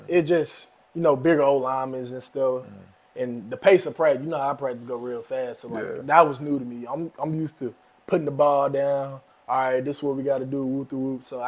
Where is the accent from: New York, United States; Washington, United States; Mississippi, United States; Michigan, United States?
Mississippi, United States; Gulfport; I'm from Gulfport, Mississippi, right on the coast of Mississippi.